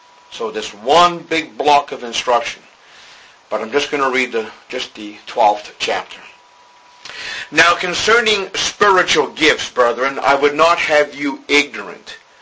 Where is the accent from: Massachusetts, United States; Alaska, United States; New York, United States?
Massachusetts, United States; Boston; accent: Bostonian; So you bear with me, with my Bostonian accent, and all I ask is that you follow along.